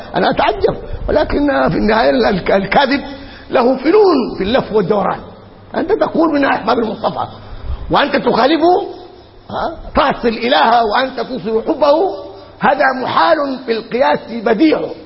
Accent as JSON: {"language": "Arabic", "country": "Sudan", "said": "يا صائم ديما عندنا في السودان، ينادونهم من دون الله"}